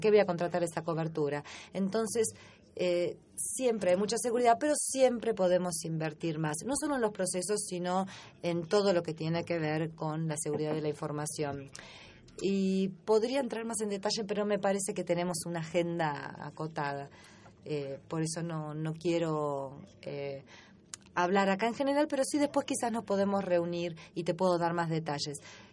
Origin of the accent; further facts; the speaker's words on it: Argentina; de Argentina.